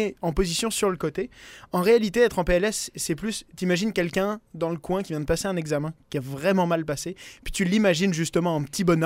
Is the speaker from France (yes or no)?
yes; Cognac, Nouvelle-Aquitaine, France; born there; also born or lived in Martinique; je suis né en France, dans l'Ouest, là, proche d'Angoulême, okay. Cognac.